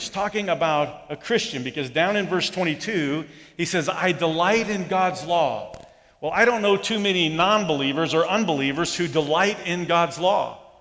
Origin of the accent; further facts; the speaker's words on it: Germany; Growing up in the Air Force, as an Air Force brat, living in Germany, we had one radio station